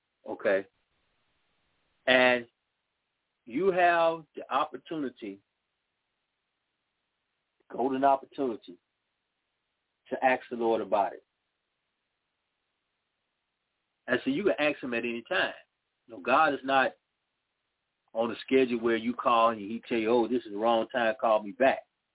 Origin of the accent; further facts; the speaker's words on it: Chicago, Illinois, United States; born there; now in Mississippi; I was born in Chicago. And when we moved here to Mississippi